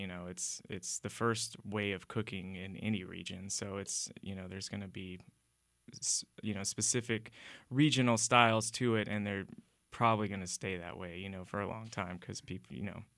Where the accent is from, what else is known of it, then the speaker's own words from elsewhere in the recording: Jayton, Texas, United States; now in Austin, United States; I grew up in Jayton, Texas, which is out by Lubbock and Abilene. It's 90 miles from both of them. So, you know, it's a very small town.